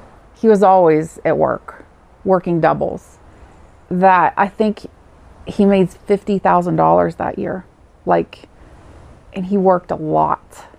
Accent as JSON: {"language": "English", "region": "West Virginia", "country": "United States", "tie": "born or raised there", "also_born_or_lived": "East Liverpool, Ohio", "said": "I was born in East Liverpool, Ohio, but I grew up in West Virginia, across the river."}